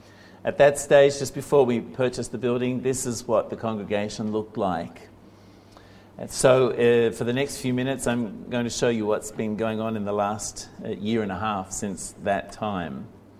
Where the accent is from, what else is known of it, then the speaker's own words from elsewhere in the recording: Sydney, New South Wales, Australia; now in Japan; I grew up in Sydney